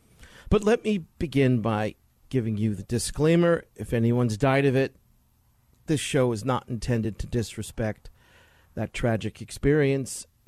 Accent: Queens, New York, United States; born there; By the way, I was born in Corona. Corona, Queens.

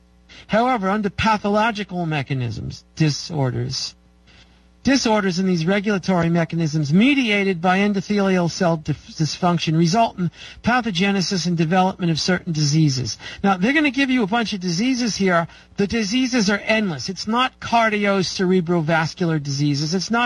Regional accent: New York, United States; The fact that I grew up in New York was a problem.

